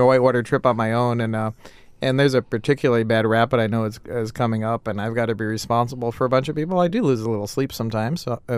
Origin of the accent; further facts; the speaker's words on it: New York, United States; I grew up in New York, and New York, you always have to do something. You can't just be in the mountains.